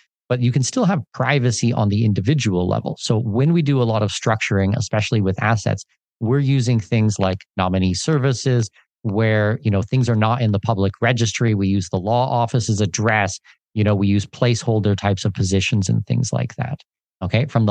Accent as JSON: {"language": "English", "country": "Canada", "said": "I'm a Canadian citizen."}